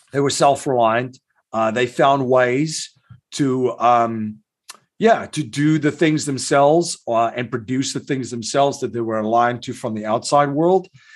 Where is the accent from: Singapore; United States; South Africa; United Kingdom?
South Africa; I've experienced sanctions firsthand. I grew up in South Africa.